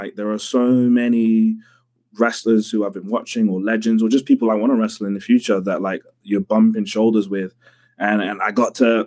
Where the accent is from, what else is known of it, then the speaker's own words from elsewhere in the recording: London, United Kingdom; because I'm a kid from London.